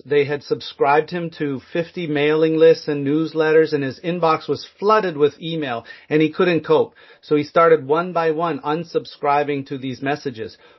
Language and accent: English; Canada; Oh, yes. I'm Canadian, I have to admit. So I grew up playing hockey.